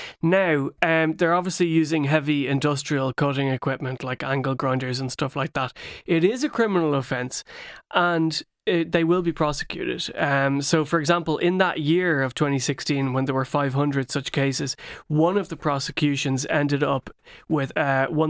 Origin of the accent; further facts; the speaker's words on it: Ireland; And this is an important part of the history of the clamp, I think, for us as Irish people, Tom, because when the clamp first arrived in Ireland, we saw it as an English import.